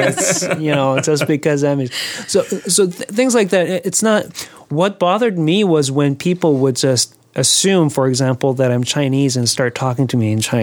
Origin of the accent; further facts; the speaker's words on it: South Korea; now in Canada; Then I would say, no, I'm from Korea.